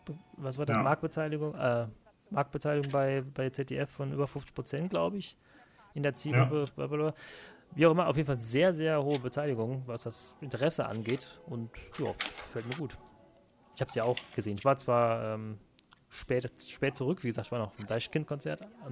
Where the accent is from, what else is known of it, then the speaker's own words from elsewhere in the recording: Cologne, North Rhine-Westphalia, Germany; ich komme aus dem Ortsteil von Fortuna Köln, quasi aus Zollstock